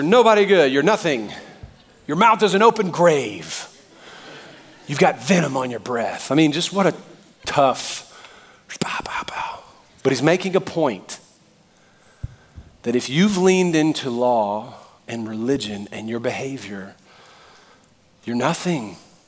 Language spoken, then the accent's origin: English; Southern US, United States; I mean, I'm from the South.